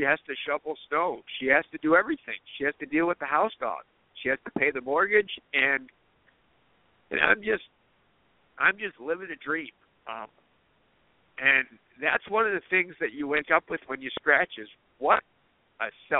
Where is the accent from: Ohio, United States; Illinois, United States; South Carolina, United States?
Illinois, United States; Chicago; So I'm from Chicago.